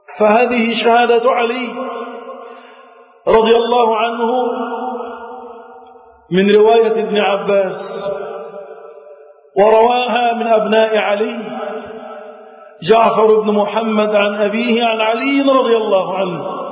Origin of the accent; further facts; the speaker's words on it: Egypt; اللهم احفظ بلدنا مصر